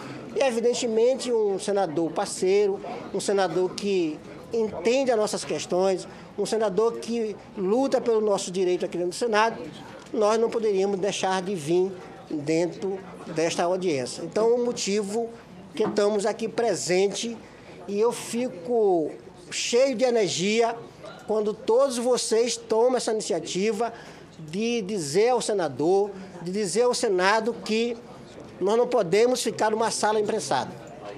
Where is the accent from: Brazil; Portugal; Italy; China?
Brazil; Maranhão; sou do estado do Maranhão, sou do Quilombo Frechal